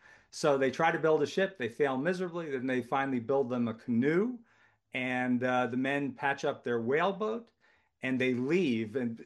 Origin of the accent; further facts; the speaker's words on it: Long Island, New York, United States; also born or lived in Connecticut; now in Marblehead, United States; And I grew up in Long Island and Connecticut, very close to Long Island Sound.